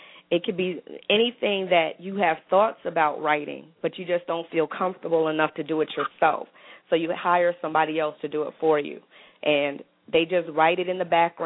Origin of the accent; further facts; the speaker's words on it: New Jersey, United States; because again, I told you I'm originally from New Jersey, I came in 2009 and got myself together.